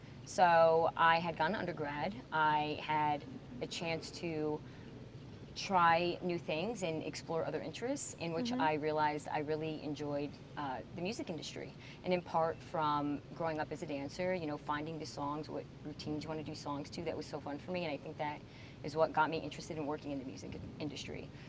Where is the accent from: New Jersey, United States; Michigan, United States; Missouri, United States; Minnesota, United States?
New Jersey, United States; I grew up in North Jersey, so I was like, we have to go into New York City?